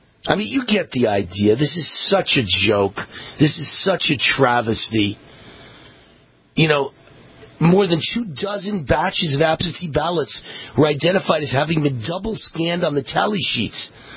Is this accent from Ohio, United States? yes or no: no; Las Vegas, Nevada, United States; I'm from Las Vegas, Nevada, and this state was stolen, sure as I'm standing here.